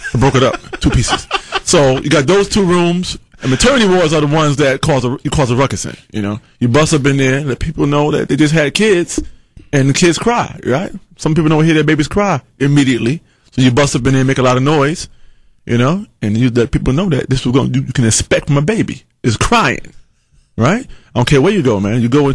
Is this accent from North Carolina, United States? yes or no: yes; North Carolina, United States; also born or lived in New York City / Los Angeles; I'm from North Carolina by way of NYC, by way of LA.